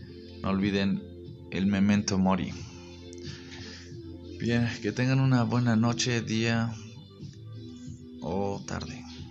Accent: Mexico; además somos mexicanos, siempre tenemos por qué reír o burlarnos de la muerte.

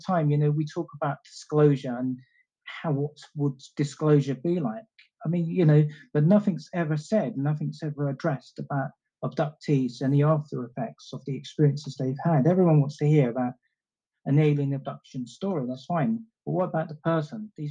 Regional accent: London, United Kingdom; when I was growing up in London during the 1970s

